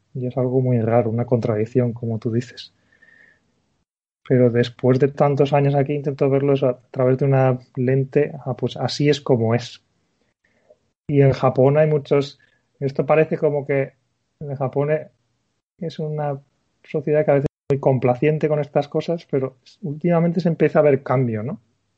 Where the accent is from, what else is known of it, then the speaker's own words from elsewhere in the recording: Spain; cuando vuelvo a España, a mi tierra, es cuando noto muchas cosas que cuando yo vivía allí, pues no notaba.